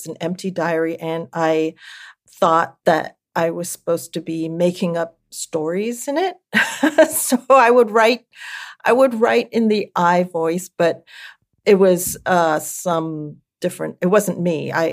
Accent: Hawaii, United States; also born or lived in Missouri / California; I was born in Missouri. I don't remember anything about Missouri because when I was still a toddler, we moved to Hawaii. And I spent 10 years in Hawaii, so that's what I remember growing up.

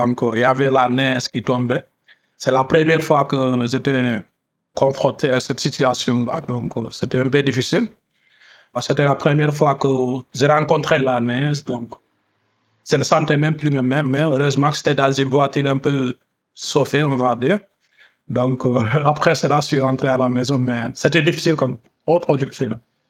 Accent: Senegal; La chaleur, j'ai l'habitude. Comme c'est le Sénégal, je viens du Sénégal, là-bas, la chaleur, il y a beaucoup de chaleur.

